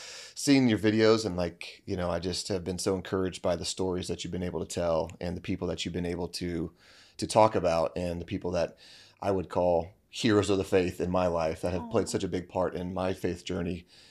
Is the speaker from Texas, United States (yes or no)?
no; Pendleton, Indiana, United States; So I'm from Pendleton, Indiana, which is not that far away from here.